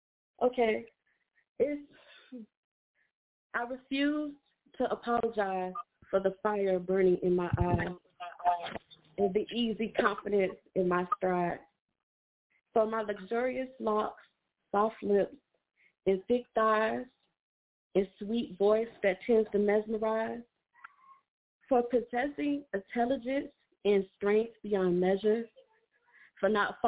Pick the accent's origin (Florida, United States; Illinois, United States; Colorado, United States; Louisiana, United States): Florida, United States; Jacksonville; I started writing poetry around the age of 9. Just a little shy black girl growing up in Jacksonville, Florida, trying to find my voice.